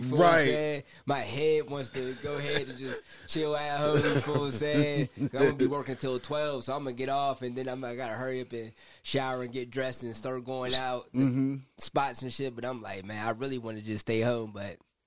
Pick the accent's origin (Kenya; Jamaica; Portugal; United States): Jamaica; Clarendon Parish; I'm originally from Clarendon.